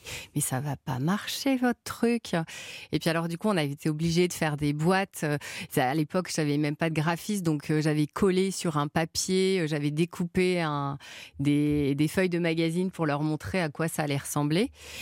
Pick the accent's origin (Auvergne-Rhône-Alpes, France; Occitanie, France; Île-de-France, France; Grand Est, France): Auvergne-Rhône-Alpes, France; Grignan; Je suis d'accord, je suis de Grignan.